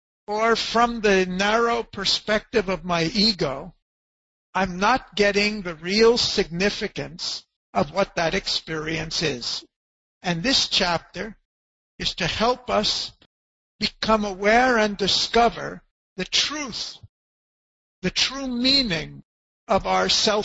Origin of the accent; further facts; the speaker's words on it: United States; now in India; Well, I'm an American. I came to India. I had this education.